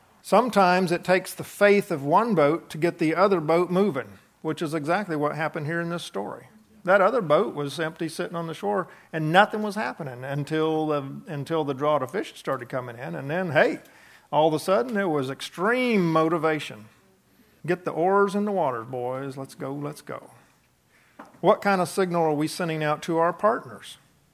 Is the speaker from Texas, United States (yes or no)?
no; Florida, United States; and again, I grew up in Florida and I know what these shrimp boat guys are